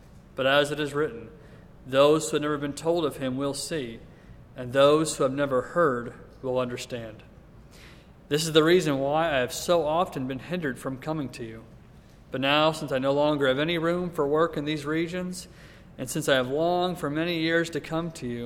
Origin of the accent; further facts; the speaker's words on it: St. Louis, Missouri, United States; I grew up in St. Louis, Missouri